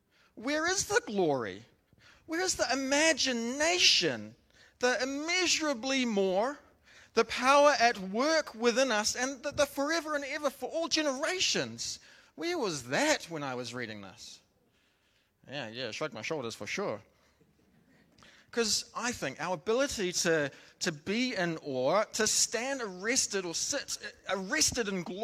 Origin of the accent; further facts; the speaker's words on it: New Zealand; I'm from New Zealand, bush, whatever, you know, that's not that special.